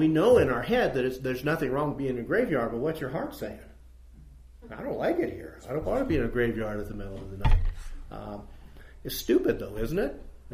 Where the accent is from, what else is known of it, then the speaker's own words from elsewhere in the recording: United States; And, of course, I'm from America, so what am I thinking?